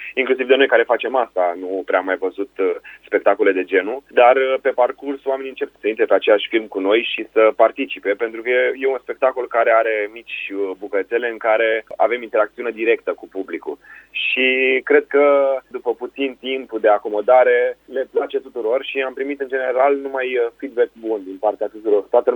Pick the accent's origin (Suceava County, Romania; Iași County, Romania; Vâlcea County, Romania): Vâlcea County, Romania; Râmnicu Vâlcea; Eu sunt din Râmnicu Vâlcea